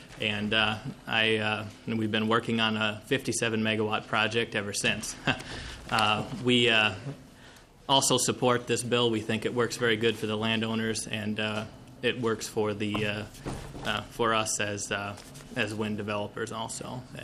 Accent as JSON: {"language": "English", "region": "Minnesota", "country": "United States", "tie": "born or raised there", "lives_now": "Le Sueur, United States", "said": "I grew up in Mr. Magnus' district down there in southwestern Minnesota. I currently live in Le Sueur with my wife and kids. I am a community wind developer from Le Sueur."}